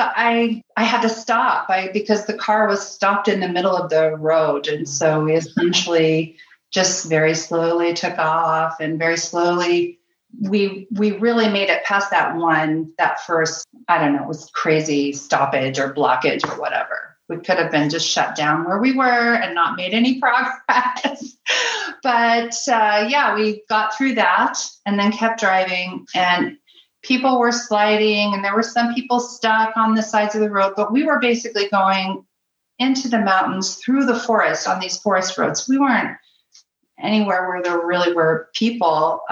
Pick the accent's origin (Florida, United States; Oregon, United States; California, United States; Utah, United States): Utah, United States; but I grew up in Utah. I can drive in snow. It's not really a problem.